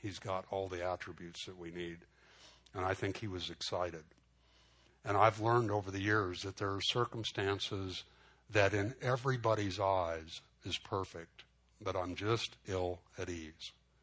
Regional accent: Los Angeles, California, United States; I spent a good part of my childhood growing up in East L.A.

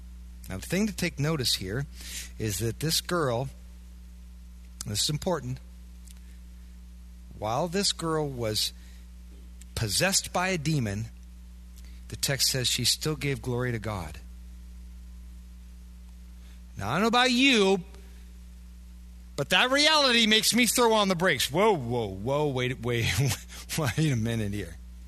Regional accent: Iowa, United States; now in Wisconsin, United States; I'm sitting here in Wisconsin, you know, I'm from Iowa. So, you know, we don't look for demons under every rock.

